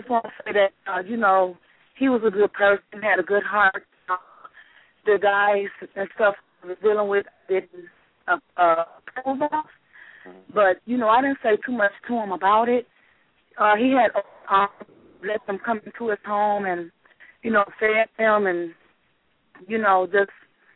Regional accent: Minneapolis, Minnesota, United States; Yes. Hi, yes, I'm a relative of … I'm his aunt from Minneapolis.

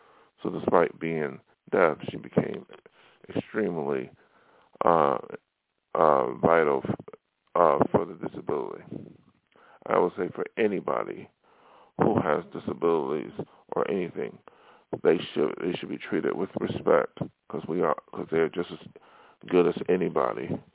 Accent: New York, United States; now in Hollywood, United States; you know, I came from New York to Hollywood to be a star.

